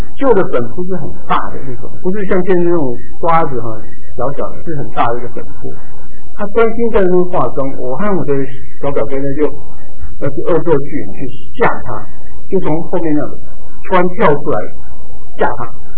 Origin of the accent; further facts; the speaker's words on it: southern Taiwan, Taiwan; 我是在台湾南部长大的，小的时候，那知道那边的比较淳朴，很多的邻舍啊，还有亲戚啊，都是很近